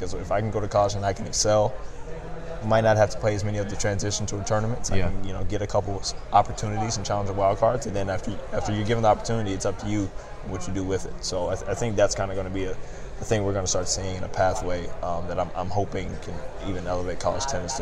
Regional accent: Atlanta, Georgia, United States; I'm from Atlanta.

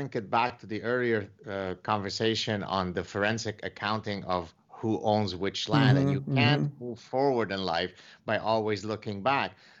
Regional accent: Canada; Well, I'm glad that you reminded your viewers that I'm Canadian

